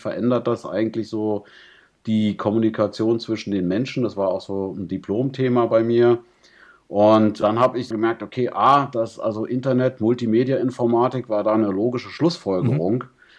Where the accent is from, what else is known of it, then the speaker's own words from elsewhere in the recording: Yemen; dann eben tun muss als Jemenit.